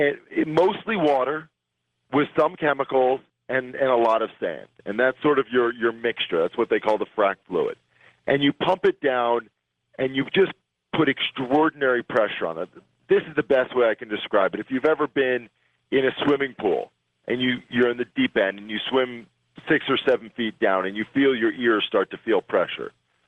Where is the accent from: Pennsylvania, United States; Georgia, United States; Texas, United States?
Pennsylvania, United States; Philadelphia; born there; No, I was born in Philadelphia